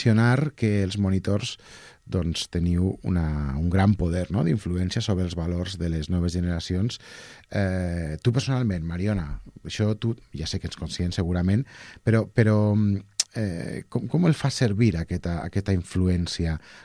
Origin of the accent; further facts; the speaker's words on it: Castelló de la Plana, Valencian Community, Spain; Jo soc de Castelló, ja, i igual m'ho noteu una mica per l'accent, i allà l'esplai no existeix massa